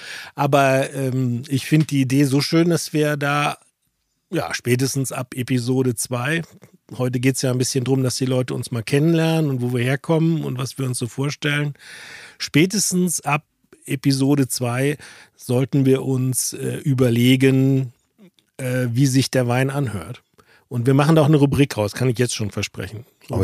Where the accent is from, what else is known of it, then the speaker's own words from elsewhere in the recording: North Rhine-Westphalia, Germany; Also für alle aus der Region, ich komme aus dem Bergischen Land und für alle anderen, ich komme aus dem Rand vom Ruhrgebiet.